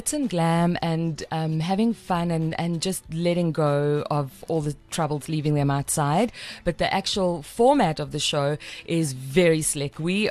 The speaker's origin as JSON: {"language": "English", "town": "Cape Town", "region": "Western Cape", "country": "South Africa", "said": "Ma Diva, bro. I come from Kapstadt."}